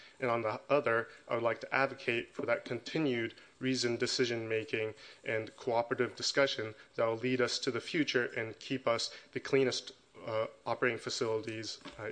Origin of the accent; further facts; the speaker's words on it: Houston, Texas, United States; So I grew up in Southeast Houston, which has a lot of petrochemical industry, and one of the starkest memories I have growing up is of the flares blasting 24/7, day and night.